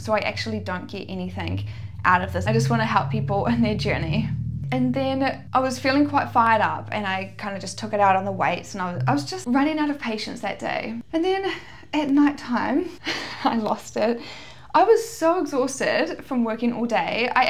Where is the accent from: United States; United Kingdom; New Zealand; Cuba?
New Zealand; also born or lived in Auckland; now in Australia; And I'm from New Zealand. I lived in Auckland for, I think, 3 years before I came to Australia.